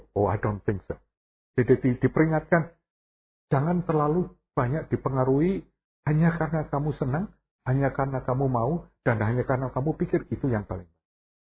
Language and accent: Indonesian; Semarang, Central Java, Indonesia; Saya waktu kecil di Semarang dulu selalu paling senang ke pasar di dekat Semarang